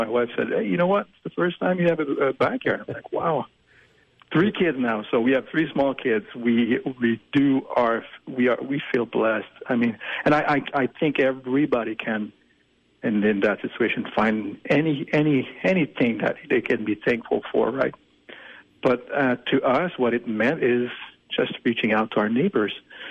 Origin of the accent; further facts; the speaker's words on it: France; accent: French; English is a second language; with my terrible French accent, you're a man of faith.